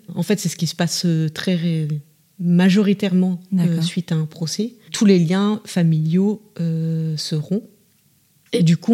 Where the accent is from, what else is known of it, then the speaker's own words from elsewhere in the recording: Bourges, Centre-Val de Loire, France; puisque moi je suis originaire de Bourges